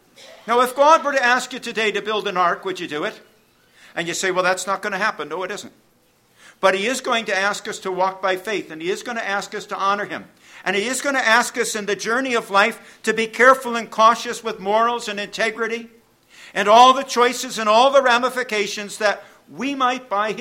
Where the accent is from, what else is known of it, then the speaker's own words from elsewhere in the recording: United States; I'm an American.